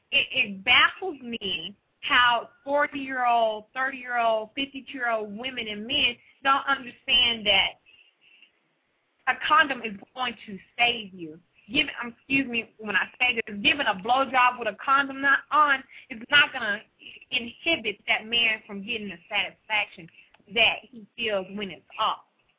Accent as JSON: {"language": "English", "town": "Ennis", "region": "Texas", "country": "United States", "said": "Well, I'm a Southern girl, too, Clayton. I'm from Ennis, Texas."}